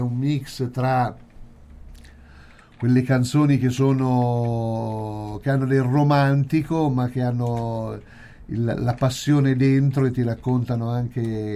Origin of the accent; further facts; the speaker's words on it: Castel del Piano, Umbria, Italy; io sono di Castel del Piano, ovviamente faccio parte anche di quel gruppo.